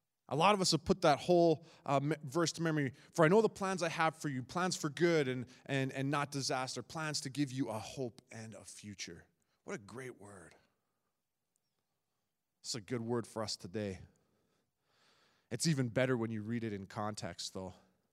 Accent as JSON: {"language": "English", "region": "Saskatchewan", "country": "Canada", "tie": "born there", "said": "If you're watching online, I was born in Saskatchewan and you didn't know that about me."}